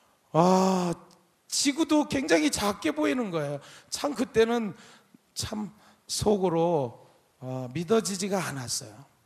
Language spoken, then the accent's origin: Korean; Gangwon, South Korea; 저는 고향이 강원도 두메 산골, 완전히 시골입니다. 시골 중에서도 아주 정말 그렇게 높은 시골이 없어요. 해발 1100고지에서 태어났으니까 그런 시골이 없어요.